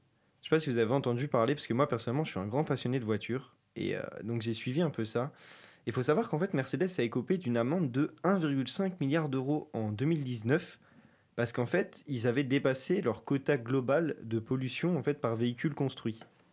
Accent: Lille, Hauts-de-France, France; moi personnellement j'ai grandi à Lille et donc j'ai eu accès à tous les transports en commun, tramway, bus, métro, etc.

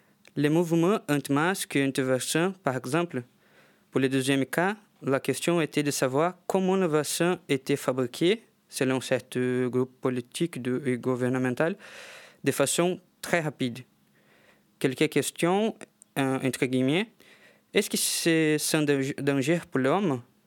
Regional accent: Brazil; French is a second language; je suis brésilienne, j'ai fait mon double diplôme ici à l'UTC.

